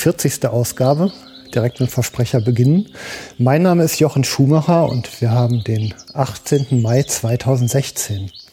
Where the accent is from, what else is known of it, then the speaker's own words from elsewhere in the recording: Duisburg, North Rhine-Westphalia, Germany; ich bin ja auch aus Duisburg.